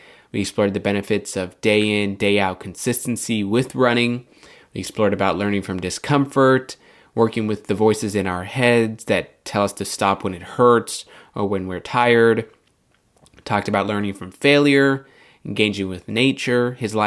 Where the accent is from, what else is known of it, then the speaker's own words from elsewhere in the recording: San Luis Obispo, California, United States; just getting back to my roots here in my hometown. And so thinking back on this, now that I'm posting this episode, this talk with Jad, so just thinking back on the dichotomy between my life in San Luis Obispo versus my life in Los Angeles